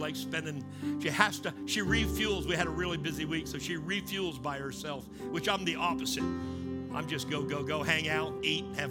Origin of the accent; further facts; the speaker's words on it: Canada; So I grew up in a fishing village. I'm Canadian. Me and my wife grew up in Canada. She's French-Canadian, and I'm whatever the French are not, Canadian. So I grew up in a little town, fishing village, beautiful, on the coast.